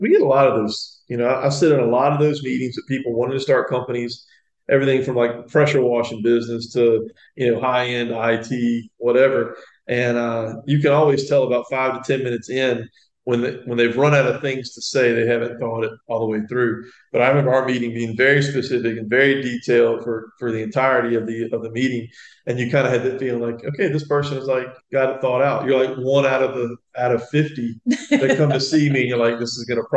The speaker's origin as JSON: {"language": "English", "town": "Ponchatoula", "region": "Louisiana", "country": "United States", "tie": "born or raised there", "said": "Yeah, so born and raised in Ponchatoula. You know, great grandparents moved here in the 20s, and they were basically strawberry farmers, and then that morphed into working at the plants down in the river parishes."}